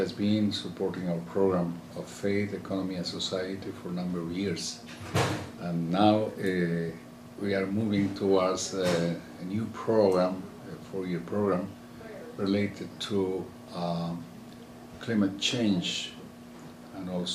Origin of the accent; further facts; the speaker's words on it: Quito, Pichincha, Ecuador; I'm from Ecuador, from the city of Quito